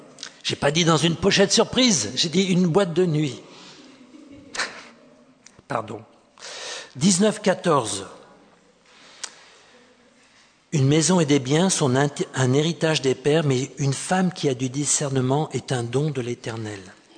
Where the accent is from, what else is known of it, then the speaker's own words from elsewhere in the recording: France; Je peux me permettre de dire ça parce que je suis Français.